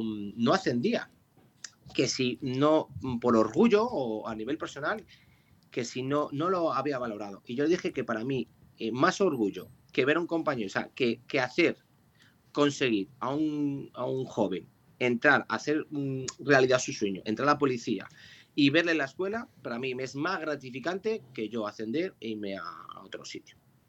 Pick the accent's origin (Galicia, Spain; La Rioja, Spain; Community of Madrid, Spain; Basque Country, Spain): Community of Madrid, Spain; Madrid; now in Ávila, Spain; Ojo, que yo soy de Madrid, que yo me encanta Madrid y estuve en Madrid muchos años trabajando, pero al final he hecho mi vida pues en este caso en la ciudad de Ávila.